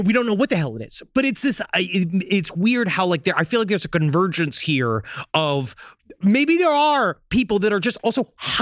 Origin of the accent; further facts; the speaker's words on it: Queens, New York, United States; I'm from Queens.